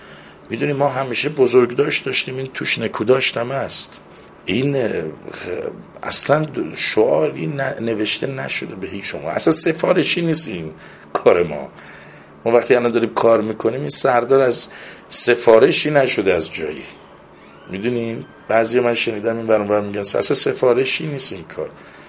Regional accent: Azerbaijan, Iran; پدر من آذربایجانی، ما خودمون آذری هستیم دیگه

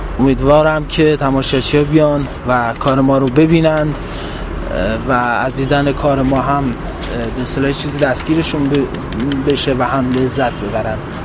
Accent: Kermanshah, Iran; من بچه کرمانشاه هستم، جایی که درش جنگ بوده و بله لمس کردم این جنگ رو

